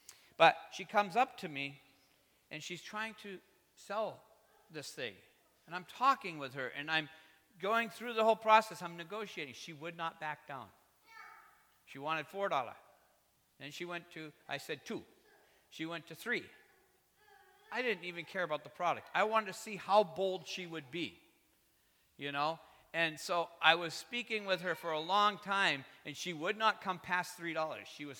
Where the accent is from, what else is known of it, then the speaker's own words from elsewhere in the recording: United States; I'm an American.